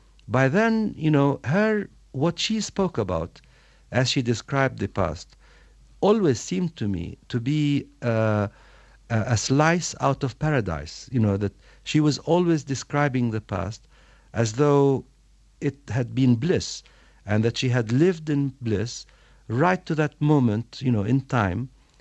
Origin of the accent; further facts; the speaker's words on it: Jerusalem, East Jerusalem, Palestine; I grew up in Jerusalem, in East Jerusalem, namely the sense that we had been victimized as Palestinians, as a Palestinian people